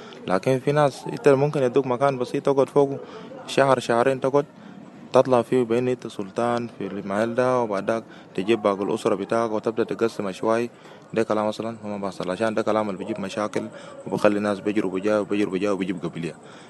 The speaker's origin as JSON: {"language": "Arabic", "town": "Wau", "region": "Western Bahr el Ghazal", "country": "South Sudan", "said": "أنا من ولاد برقزال من واو."}